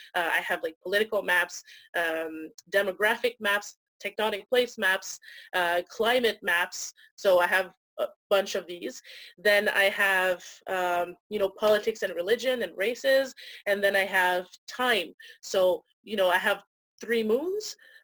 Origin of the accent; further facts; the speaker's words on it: Montreal, Quebec, Canada; I'm writing a comic right now that's set in Montreal. Montreal's my hometown.